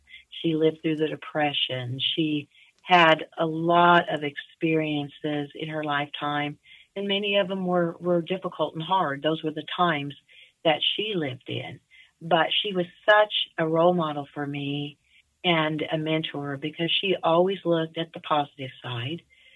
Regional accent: Pittsburgh, Kansas, United States; moved away as an adult; now in Joplin, United States; Well, I was born in Pittsburgh, Kansas, and I lived in Pittsburgh until the day I got married, and then we moved all the way to Joplin, Missouri. So Pittsburgh is very important to me. You never forget your hometown

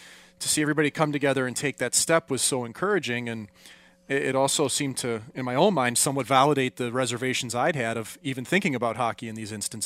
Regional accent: St. Louis, Missouri, United States; I'm an American, you know, and I've grown up in a city that's been plagued with problems in St. Louis as a kid.

